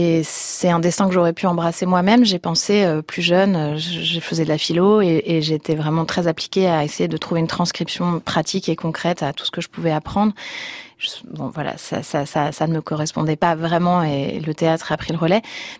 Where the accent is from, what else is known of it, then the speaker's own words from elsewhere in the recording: Paris, Île-de-France, France; J'ai grandi dans les HLM qui ont été construits sur l'ancienne zone.